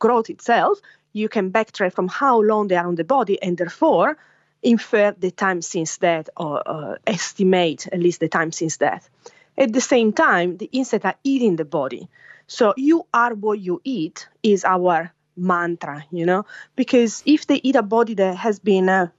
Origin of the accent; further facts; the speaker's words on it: Italy; now in Australia; For example, I come from Italy, and in Europe, there is more globalization of the insects.